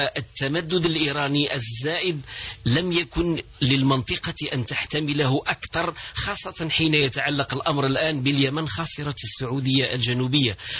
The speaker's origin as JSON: {"language": "Arabic", "country": "Algeria", "said": "نحن كنا جميعا كجزائريين نتمنى أن يسود منطق الحوار"}